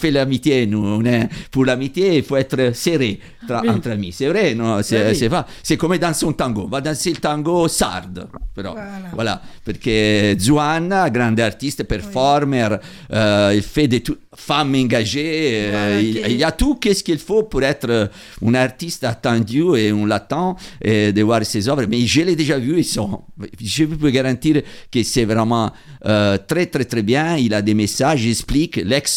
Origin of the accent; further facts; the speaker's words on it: Italy; Oh, et je suis italien, des fois ça me vient napolitain.